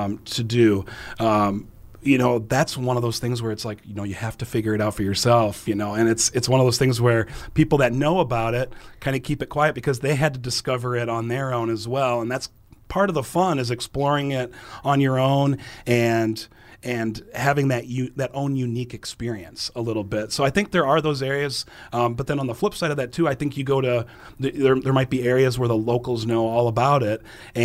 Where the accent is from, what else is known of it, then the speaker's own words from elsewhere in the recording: Sioux Falls, South Dakota, United States; I've had conversations with you too, Lori, about growing up in the city, growing up in Sioux Falls. Well, now I live out on an acreage south yeah. of Canton, bordering up against Newton Hills.